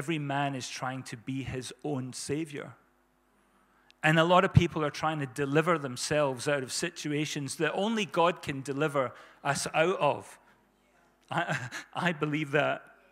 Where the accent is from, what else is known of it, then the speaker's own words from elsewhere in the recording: South Africa; As there's a song I grew up listening to in South Africa. It's by a guy called